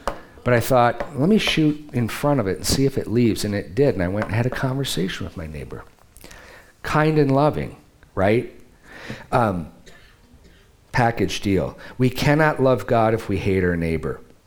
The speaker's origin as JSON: {"language": "English", "region": "Midwest", "country": "United States", "said": "I always get away with it because I'm not from California. It's like, I'm from the Midwest, huh?"}